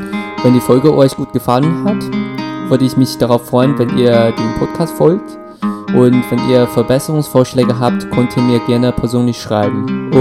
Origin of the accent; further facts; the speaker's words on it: China; German is a second language; now in Germany; nach, sage ich mal, 2-3 Minuten merken sie, okay, ich habe einen Akzent. Ich komme nicht aus Deutschland. Und dann fragen sie so, ja, wo kommst du her? Und dann erzähle ich über China.